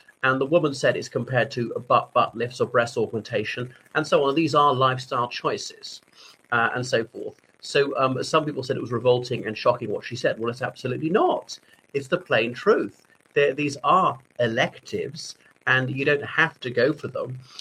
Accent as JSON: {"language": "English", "country": "Ireland", "said": "from Ireland."}